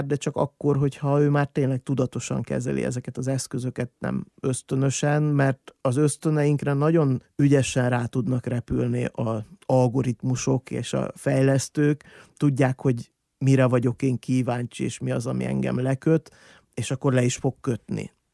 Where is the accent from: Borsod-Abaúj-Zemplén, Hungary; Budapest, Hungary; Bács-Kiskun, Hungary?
Borsod-Abaúj-Zemplén, Hungary; Bükkzsérc; now in Miskolc, Hungary; mondjuk én faluról jöttem, Bükzsércről, aki Miskolcon lakik.